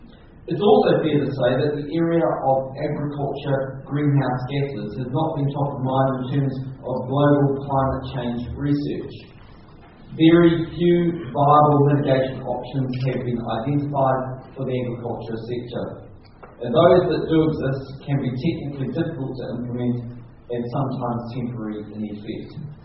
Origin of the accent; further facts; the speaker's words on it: New Zealand; Partly that is because I'm a New Zealander.